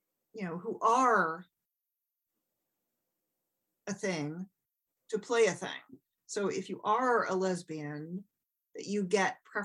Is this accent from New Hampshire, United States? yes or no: yes; New Hampshire, United States; She's from my home state of New Hampshire.